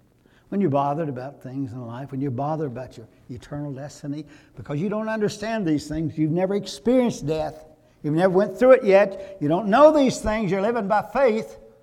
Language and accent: English; United States; born there; I bow my head in thanksgiving that I was born in America.